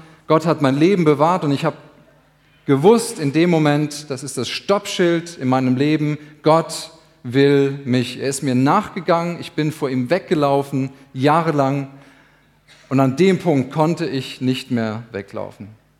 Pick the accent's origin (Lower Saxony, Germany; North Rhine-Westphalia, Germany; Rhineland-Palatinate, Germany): Rhineland-Palatinate, Germany; Ich komme ziemlich aus dem Norden, aus dem Westerwald